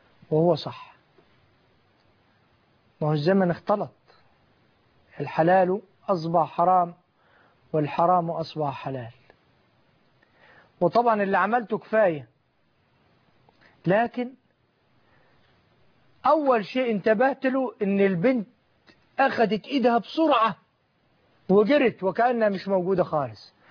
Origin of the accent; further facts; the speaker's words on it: Upper Egypt, Egypt; لو بنتي، أنا صعيدي